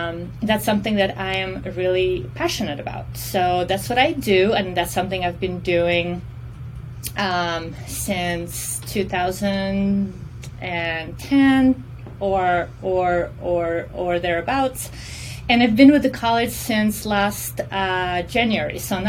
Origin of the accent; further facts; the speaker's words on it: Russia; English is a second language; now in United States; So personally, I'm originally from Russia. So if you all hear an accent, that's where that's from. I've lived in the States for a while, though.